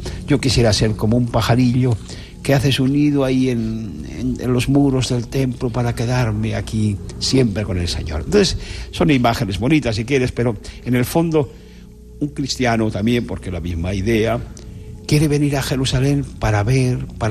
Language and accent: Spanish; Cevico Navero, Castile and León, Spain; yo soy de Cevico Navero y no voy de vacaciones todos los años, voy cada dos años, pero te puedo decir que cuando llego a mi pueblo me emociono